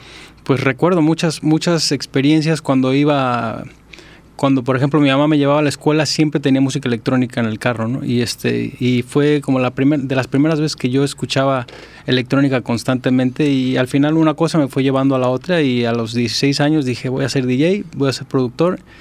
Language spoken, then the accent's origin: Spanish; Mexico City, Mexico; now in Puerto Vallarta, Mexico; vivir en Vallarta desde hace 3 años. Estoy encantado de vivir aquí, honestamente. Yo soy de la Ciudad de México